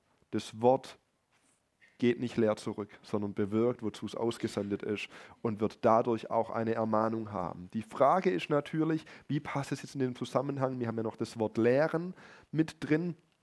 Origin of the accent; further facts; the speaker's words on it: Germany; Wir sind ja auch Deutsche. Wir sind es ja irgendwie auch gewohnt, wachsam und prüfend und kritisch zu bleiben.